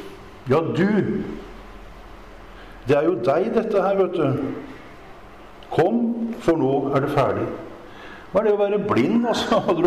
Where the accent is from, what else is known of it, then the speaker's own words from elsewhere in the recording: Kragerø, Telemark, Norway; Det var en vekkelse bort i Sandidal utenfor Kragerø der jeg kommer fra.